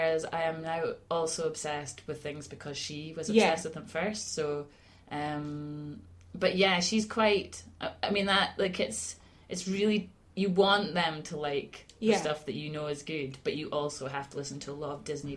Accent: Aberdeen, Scotland, United Kingdom; now in Glasgow, United Kingdom; I have a tricky relationship with growing up in Aberdeen, and music in Aberdeen I think is hard going.

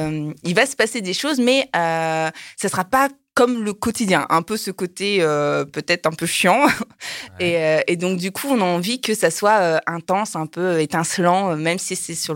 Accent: France; je suis française, j'ai 31 ans, je reviens tout droit du Japon.

